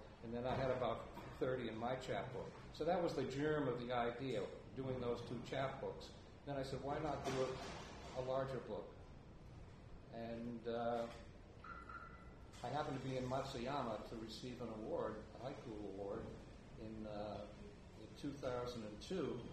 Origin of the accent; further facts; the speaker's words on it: Maine, United States; also born or lived in New Hampshire; It was a haibun about growing up in Maine and New Hampshire, and a lot of it is about baseball.